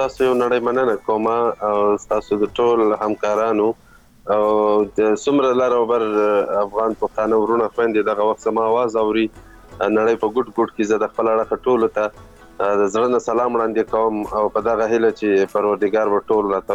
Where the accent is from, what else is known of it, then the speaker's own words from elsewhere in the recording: Chaman, Balochistan, Pakistan; now in Mardan, Pakistan; اصلا خو زه یم د چمن یم، د کوټې چمن یم، شل کاله مې دغلته اوسو.